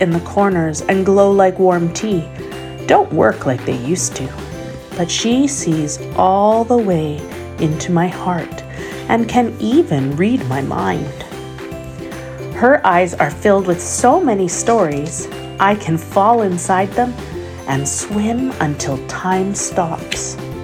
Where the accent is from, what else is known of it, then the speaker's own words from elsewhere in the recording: Canada; And I am Canadian and European, Portuguese, Scottish, English, the mix.